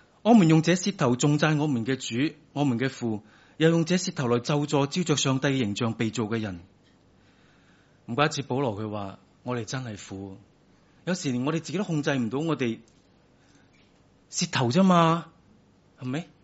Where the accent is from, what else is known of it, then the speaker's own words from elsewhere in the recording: Hong Kong; 我哋香港人好中意讲得着嘛。喺日本唔系讲呢句嘅。